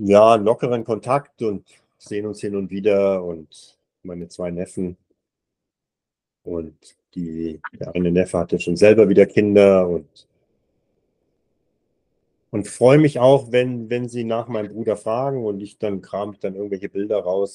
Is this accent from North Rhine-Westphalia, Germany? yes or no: yes; Duisburg, North Rhine-Westphalia, Germany; also born or lived in Amberg; ist dann in den Harz und von den Harz ins Ruhrgebiet nach Duisburg. Und da bin ich dann aufgewachsen.